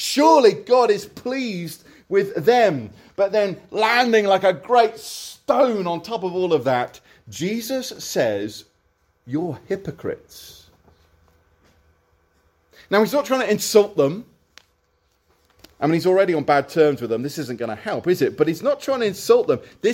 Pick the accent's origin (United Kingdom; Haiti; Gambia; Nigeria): United Kingdom; Now, we're British, after all